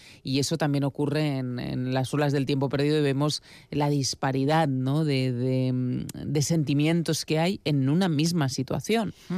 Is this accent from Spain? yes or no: yes; Catalonia, Spain; me fui a Lampurdá, que es mi tierra.